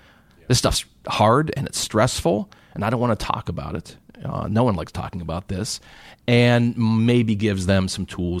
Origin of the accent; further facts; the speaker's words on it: Pittsburgh, Pennsylvania, United States; I bleed black and gold. I grew up in Pittsburgh.